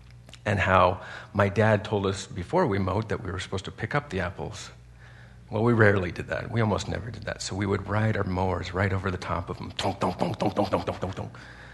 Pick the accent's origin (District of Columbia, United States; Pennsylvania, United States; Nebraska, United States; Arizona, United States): Nebraska, United States; York; Well, you already know that I'm from a little town in Nebraska called York.